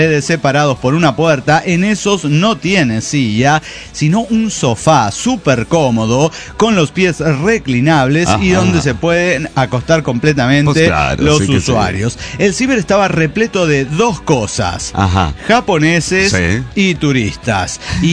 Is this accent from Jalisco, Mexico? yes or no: no; Mexico City, Mexico; Soy el frenópata de Ciudad de México.